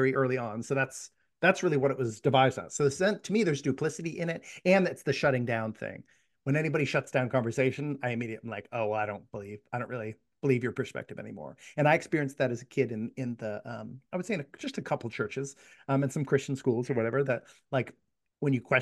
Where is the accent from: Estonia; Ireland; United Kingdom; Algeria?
Ireland; now in United States; Again, I have a bias of being an Irish person, and then being here in the United States